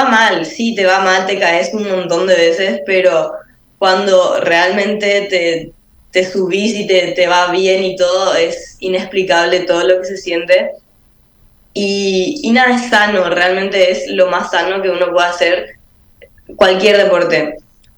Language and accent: Spanish; Ciudad del Este, Alto Paraná, Paraguay; Yo soy de Ciudad del Este y costó que llegue hasta mi ciudad, esa ayuda, ese apoyo.